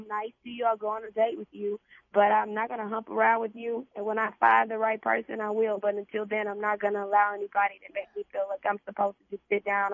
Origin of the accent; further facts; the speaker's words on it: Memphis, Tennessee, United States; So I'm doing better, and I'm from Memphis, and we're really rowdy